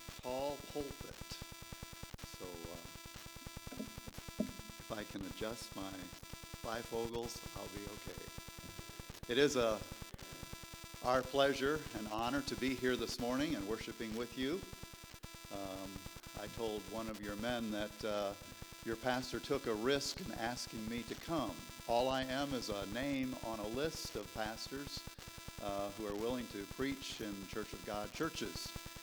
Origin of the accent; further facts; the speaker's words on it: Clyde, Ohio, United States; My wife was raised over in the Alveda area. I was raised over in Clyde, Bellevue area.